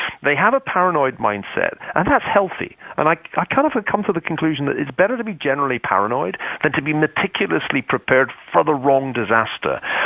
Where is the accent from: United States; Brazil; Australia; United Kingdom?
United Kingdom; And being British, I had to look up what SOL means